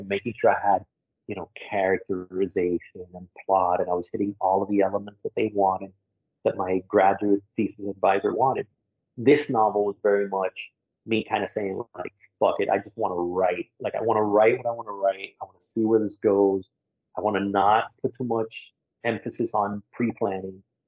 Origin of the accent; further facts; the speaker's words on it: Miami, Florida, United States; And that's what, growing up in Miami, a place like Miami, that's very much ingrained in me. I can, you know, I speak with my parents and I just switch it because there's, you know, I'm proficient in Spanish.